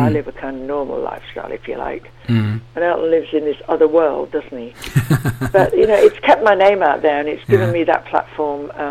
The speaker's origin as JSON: {"language": "English", "town": "Bradford", "region": "Yorkshire and the Humber", "country": "United Kingdom", "said": "I'm from Bradford, actually."}